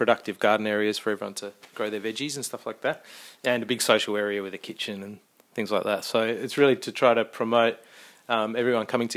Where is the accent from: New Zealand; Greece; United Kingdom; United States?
Greece; Athens, Attica; now in Australia; And when I looked at my family growing up in Athens and places like that, and all these kids are in apartments